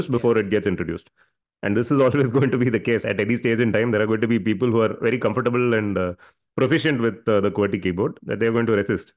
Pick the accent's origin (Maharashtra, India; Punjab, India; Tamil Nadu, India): Tamil Nadu, India; Chennai; But me growing up in Chennai, I'm very thankful I do not have to wear a tie.